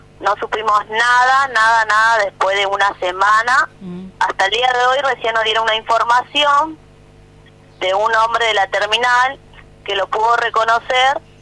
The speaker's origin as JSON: {"language": "Spanish", "region": "Buenos Aires", "country": "Argentina", "said": "Nosotros somos de Buenos Aires."}